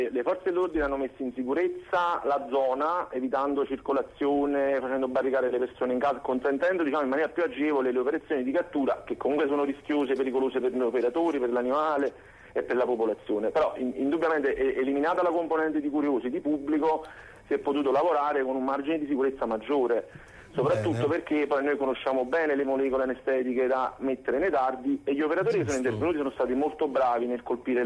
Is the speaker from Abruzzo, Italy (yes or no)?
no; Naples, Campania, Italy; noi siamo napoletani che però giriamo l'Italia